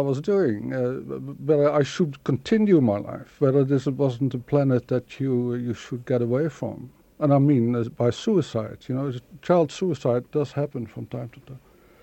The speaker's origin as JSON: {"language": "English", "town": "Rotterdam", "region": "South Holland", "country": "Netherlands", "tie": "born or raised there", "said": "I grew up in Rotterdam in Holland from a sort of comfortable family"}